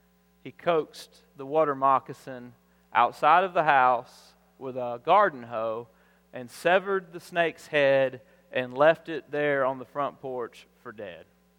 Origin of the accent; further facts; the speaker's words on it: Alabama, United States; I am from South Alabama, and I grew up around what we call water moccasins, which you might call cotton mouths, and rattlesnakes.